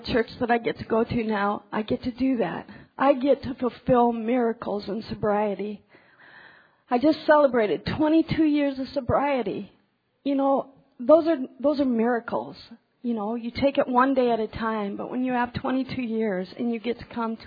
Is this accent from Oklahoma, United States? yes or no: no; Rapid City, South Dakota, United States; from Rapid City, South Dakota.